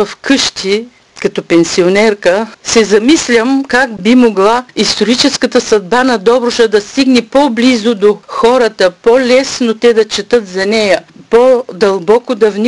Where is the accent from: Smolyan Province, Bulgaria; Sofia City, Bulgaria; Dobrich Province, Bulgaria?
Dobrich Province, Bulgaria; born there; те се отнасят предимно за родното ми място, едно малко село край Добрич, където съм се родила и където съм прекарвала ваканциите през младежкия си живот